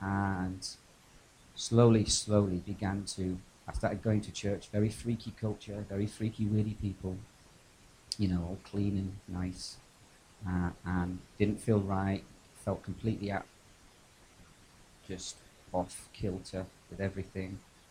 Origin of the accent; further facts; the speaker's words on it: Ireland; accent: English; So I'm Irish, actually, despite the English accent.